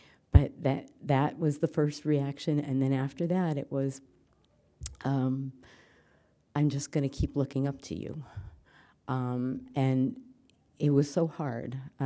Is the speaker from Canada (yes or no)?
yes; Calgary, Alberta, Canada; from Calgary, and I'm a grateful recovering compulsive overeater